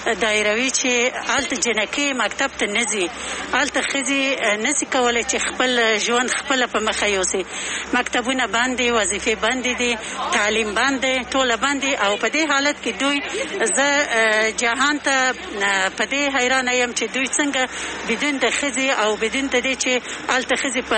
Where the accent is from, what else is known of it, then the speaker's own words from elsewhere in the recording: Kabul, Afghanistan; زه د کابل نه راغلی یم،